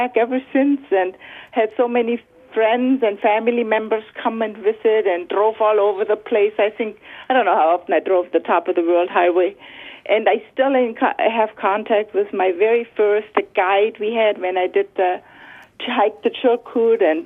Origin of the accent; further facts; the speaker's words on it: Germany; now in United States; I met my husband in Dawson City at the Governor Campground, and I was vacationing from Germany